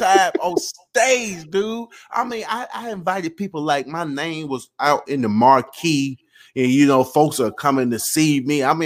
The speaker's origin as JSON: {"language": "English", "region": "Mississippi", "country": "United States", "said": "I'm from Mississippi, man. I ain't going to never leave this place, man."}